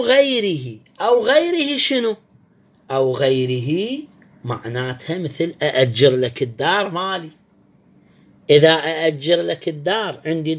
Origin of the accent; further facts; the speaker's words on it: Iraq; إحنا عندنا في العراق